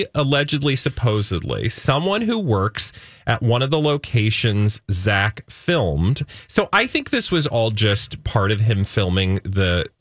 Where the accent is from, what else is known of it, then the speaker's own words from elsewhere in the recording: Australia; I'm from Australia.